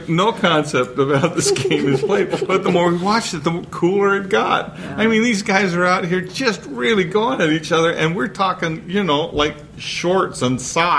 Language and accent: English; United States; I'm an American.